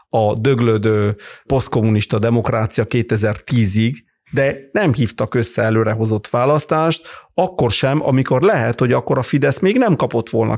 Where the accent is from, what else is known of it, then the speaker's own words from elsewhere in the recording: Italy; now in Hungary; én olyan országban nőttem fel, Olaszországban, ahol az előrehozott választás a norma.